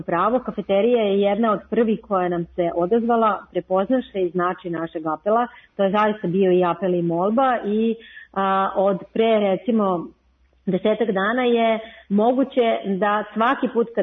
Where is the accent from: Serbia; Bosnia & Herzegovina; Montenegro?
Serbia